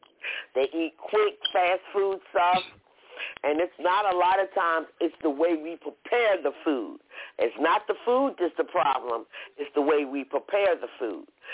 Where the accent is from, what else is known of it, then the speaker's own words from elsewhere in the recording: Atlantic City, New Jersey, United States; now in North Carolina, United States; I now live in North Carolina, but I grew up in Atlantic City.